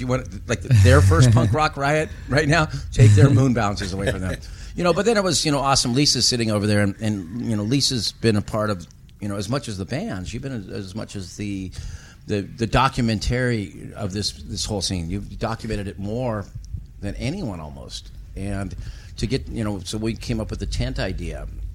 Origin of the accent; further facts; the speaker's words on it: California, United States; it's the music that I grew up on in California.